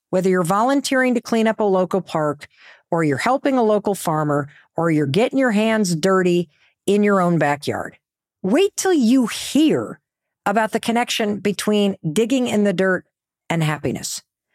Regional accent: Michigan, United States; So end of May, Memorial Day, United States … growing up in Western Michigan, we would load up into the Jeep Wagoneer and we would drive to the garden center

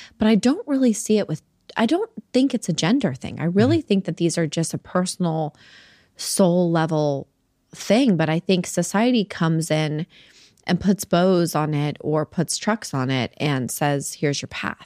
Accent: Salt Lake City, Utah, United States; I've watched over the years women I grew up with in Salt Lake City

